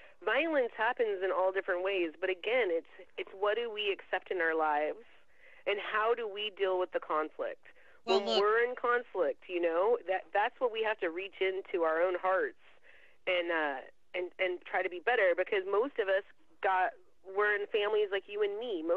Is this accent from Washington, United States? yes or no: yes; Seattle, Washington, United States; I'm from Seattle. People are racist in Seattle against Californians.